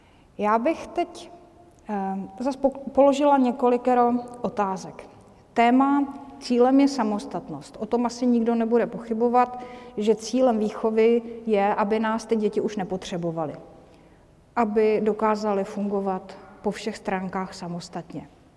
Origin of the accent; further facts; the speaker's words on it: South Moravian Region, Czechia; Ten vřes, prosím vás, je ze Znojemska, můj rodný kraj, kdybyste nevěděli